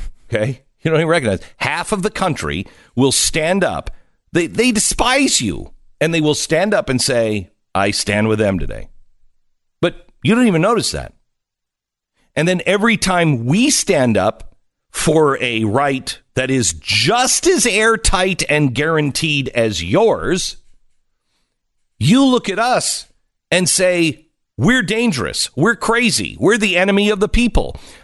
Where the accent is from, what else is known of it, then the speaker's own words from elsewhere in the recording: United States; Even though I don't want to, as an American, I have to.